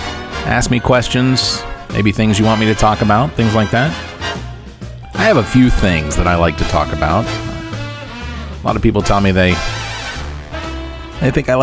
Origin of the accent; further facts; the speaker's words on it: Atlanta, Georgia, United States; now in Columbia, United States; I'm originally from Atlanta. I now live in Columbia, South Carolina, where it is hot.